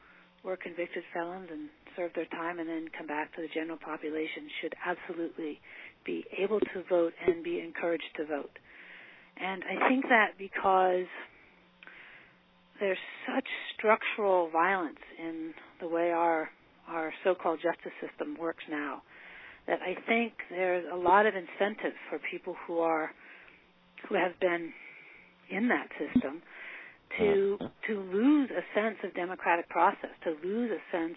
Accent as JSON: {"language": "English", "region": "Pennsylvania", "country": "United States", "said": "from Pennsylvania, Swarthmore Friends Meeting."}